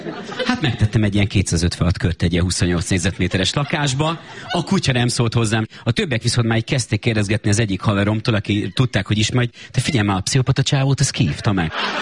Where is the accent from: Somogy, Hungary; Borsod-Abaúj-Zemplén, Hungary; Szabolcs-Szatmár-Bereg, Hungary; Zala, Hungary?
Zala, Hungary; Zalaegerszeg; moved away as an adult; now in Budapest, Hungary; én amúgy alapvetően Zalaegerszegről jöttem, csak 18 éves koromban költöztem föl